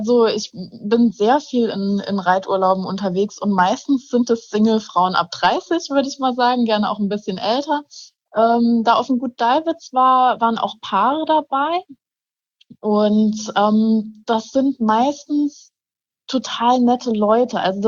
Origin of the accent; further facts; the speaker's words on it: Saarland, Germany; ich komme aus dem Saarland.